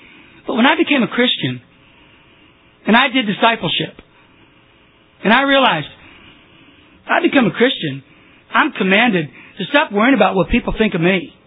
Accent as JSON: {"language": "English", "region": "Texas", "country": "United States", "tie": "born or raised there", "said": "I grew up in Texas. Now you understand. If you're in Texas growing up, you don't play football, your manhood is questioned."}